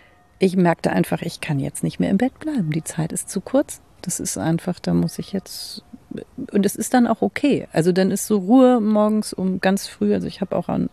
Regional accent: Hamburg, Germany; in der Sternschanze, wo ich aufgewachsen bin, auch später, ist es einfach auch eine Dealer-Ecke gewesen.

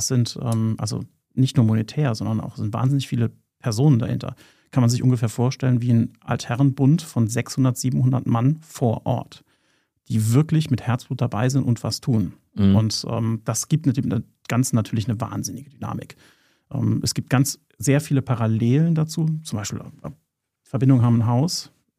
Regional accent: Saarland, Germany; born there; Obwohl wir beide keine Kölner sind. Ich bin gebürtig aus dem Saarland.

